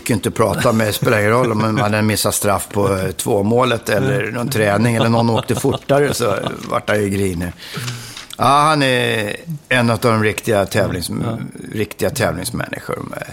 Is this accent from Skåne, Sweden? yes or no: no; Huddinge, Stockholm County, Sweden; Det var vimlade unga där jag växte upp i Huddinge på Rådsvägen, Rådsbacken.